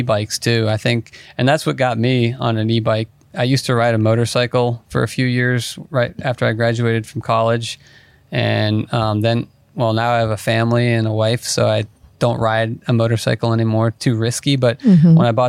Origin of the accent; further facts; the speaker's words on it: Virginia, United States; I grew up in Northern Virginia, so I'd ride around my neighborhood, ride to the 7-Eleven at the shopping center